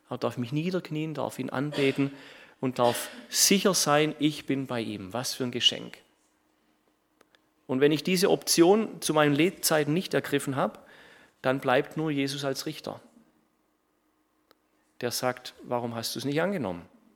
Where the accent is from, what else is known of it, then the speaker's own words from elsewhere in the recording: Baden-Württemberg, Germany; Ich bin letztes oder vorletztes Jahr mal zurück in meine Heimat gefahren. Ich komme aus dem Hohenloischen, kurz vor der bayerischen Grenze.